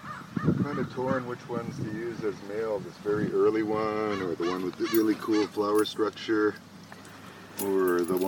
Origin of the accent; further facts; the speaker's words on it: Kitimat, British Columbia, Canada; also born or lived in Hazelton; I was born in Hazleton. I moved to Kitimat with my parents when we were less than a year old. I lived there most of my life, worked at the smelter there for 28 years